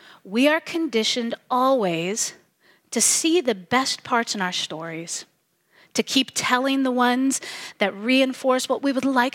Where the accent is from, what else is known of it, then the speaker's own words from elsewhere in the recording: United States; I love America. I love being American. I have traveled and lived abroad.